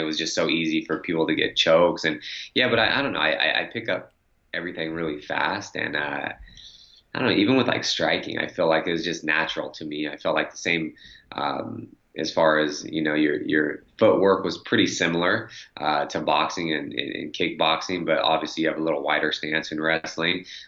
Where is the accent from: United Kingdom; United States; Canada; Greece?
United States; Sacramento, California; I'm from Sacramento, so 2005.